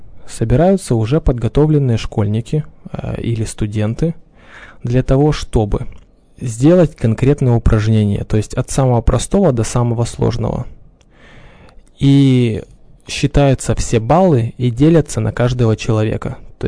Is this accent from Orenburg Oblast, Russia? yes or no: yes; Blagoveshchensky, Orenburg Oblast, Russia; я казак хутора Благовещенский при Оренбургском казачьем войске, но корни у меня с Кубани.